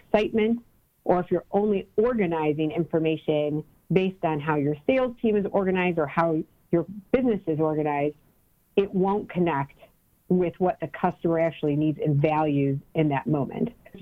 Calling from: Cleveland, Ohio, United States; I'm calling from Cleveland, Ohio.

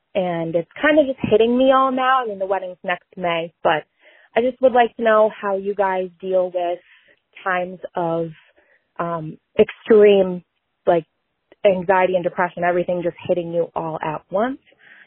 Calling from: Massachusetts, United States; I'm from Massachusetts.

